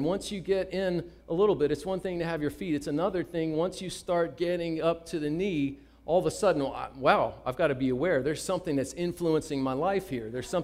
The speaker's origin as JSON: {"language": "English", "region": "Virginia", "country": "United States", "tie": "born or raised there", "also_born_or_lived": "Mississippi", "said": "I grew up in the South, in Virginia and Mississippi, and I even spent some time in Florida for a summer as a kid."}